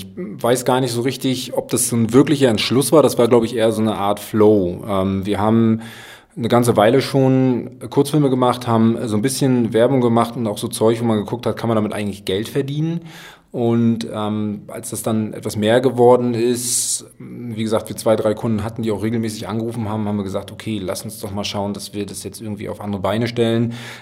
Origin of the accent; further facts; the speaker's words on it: Rostock, Mecklenburg-Vorpommern, Germany; Wir haben uns ja entschieden, dass wir hier in Rostock bleiben wollen, dass wir MV treu bleiben wollen als Rostocker.